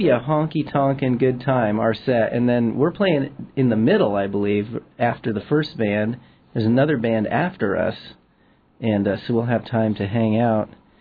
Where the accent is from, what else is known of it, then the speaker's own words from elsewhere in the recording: California, United States; I grew up in the Sierra Nevada, and Fresno is just a big city down there in the valley, and you could see the lights from up there in the hills